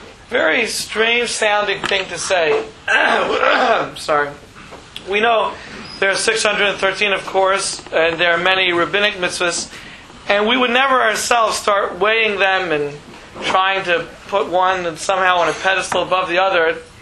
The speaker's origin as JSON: {"language": "English", "town": "Memphis", "region": "Tennessee", "country": "United States", "lives_now": "Lakewood, United States", "said": "I'm from Memphis, Tennessee, and currently from Lakewood."}